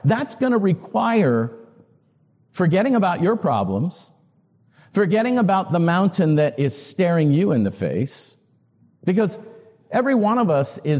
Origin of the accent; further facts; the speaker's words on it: the South, United States; I came from the South, so that's how we answer. Yes, sir.